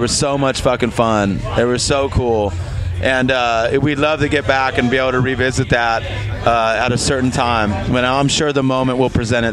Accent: Los Angeles, California, United States; And you know, I grew up in East LA, so I've kind of been surrounded by Hispanic culture for a large part of my life, and it's super beautiful.

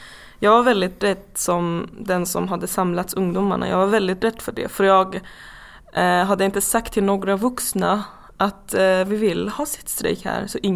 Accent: Tehran, Tehran Province, Iran; Jag är född i Iran, men personligen, eller ursprungligen ju från Afghanistan. Jag växte mig upp i Iran helt enkelt.

